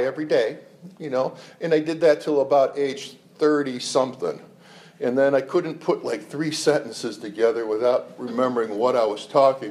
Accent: Chicago, Illinois, United States; Through growing up in Chicago, we were a poor family. Of course, I didn't know it. The entire block was in the same thing as us.

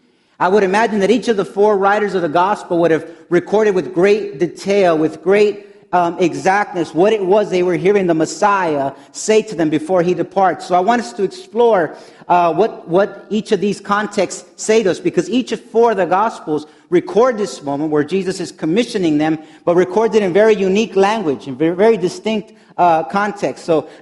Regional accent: Los Angeles, California, United States; growing up in East LA, Southeast LA, amen, going overseas and going to Bible college in Arkansas, that was like a whole journey, amen.

